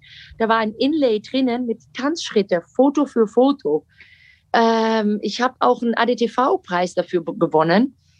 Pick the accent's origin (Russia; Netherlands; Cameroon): Netherlands; German is a second language